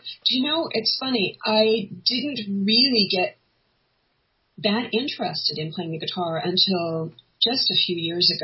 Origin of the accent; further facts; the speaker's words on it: Malibu, California, United States; I grew up in Malibu, and there was some sort of promotional thing for the Beach Boys when I was really young, maybe 8